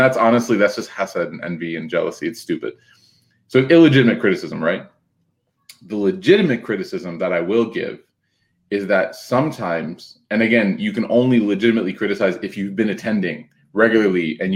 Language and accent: English; Chicago, Illinois, United States; I'm a product of a lot of those sessions as a youngster, you know, growing up in Chicago, it snows in our backyard.